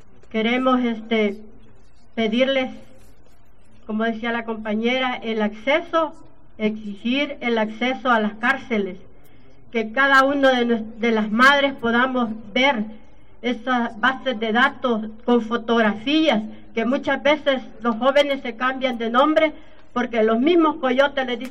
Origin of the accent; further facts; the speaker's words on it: El Salvador; vengo del país de El Salvador.